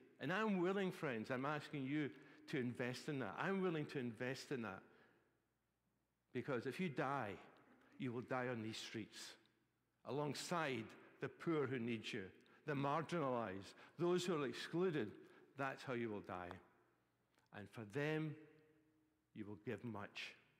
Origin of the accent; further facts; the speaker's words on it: Scotland, United Kingdom; even my money as a Scotsman